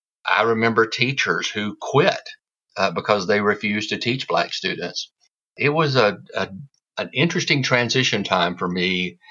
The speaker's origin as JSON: {"language": "English", "town": "Birmingham", "region": "Alabama", "country": "United States", "tie": "born or raised there", "said": "Yes, I was born in Birmingham, Alabama, and I grew up during what many consider to be the height of the civil rights movement in Birmingham"}